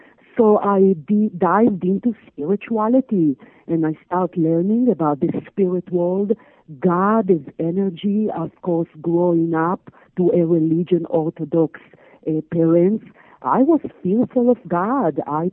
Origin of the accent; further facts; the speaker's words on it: Israel; I was born and raised in Israel to a quite Orthodox Jewish family.